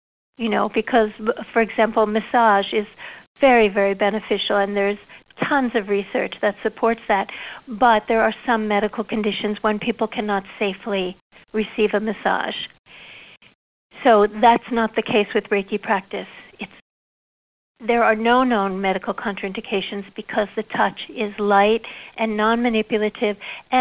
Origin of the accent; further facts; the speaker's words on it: United States; and I can say this as an American, we make everything bigger, better, longer, stronger